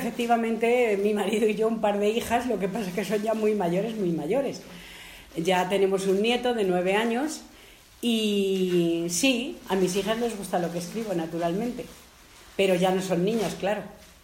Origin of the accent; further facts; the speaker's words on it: Madrid, Community of Madrid, Spain; porque yo soy madrileña y vivía en Madrid. Entonces Madrid es una ciudad enorme, llena de coches, de humo, de contaminación, de gente.